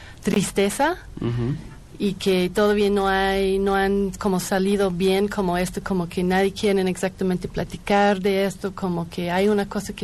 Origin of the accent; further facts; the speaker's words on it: Edmonton, Alberta, Canada; Spanish is a second language; Soy de una ciudad, una provincia se llama Alberta, en uh-huh. Canadá, y una ciudad se llama Edmonton.